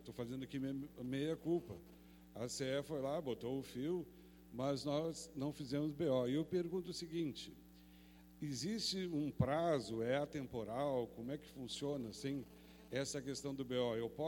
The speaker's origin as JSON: {"language": "Portuguese", "town": "Bujuru", "region": "Rio Grande do Sul", "country": "Brazil", "tie": "born there", "said": "eu sou servidor público e proprietário de terras lá no Estreito e sou nascido aqui em Bujuru."}